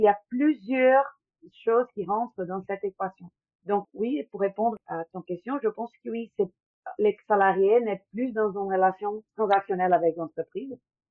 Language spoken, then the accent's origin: French; Brazil; French is a second language; moved away as an adult; now in Paris, France; je suis brésilienne. Ça fait 9 ans que je suis à Paris. Je suis venue ici après une opportunité de travail.